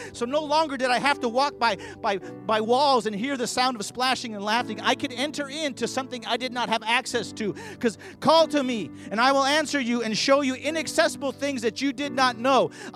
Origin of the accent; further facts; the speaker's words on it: California, United States; You know, I grew up in California, and I would walk by these huge houses and I could hear people swimming.